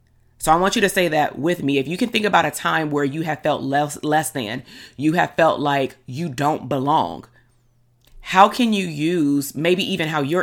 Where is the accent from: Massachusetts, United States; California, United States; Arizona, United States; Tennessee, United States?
California, United States; Compton; at some point I stopped telling people I was from Compton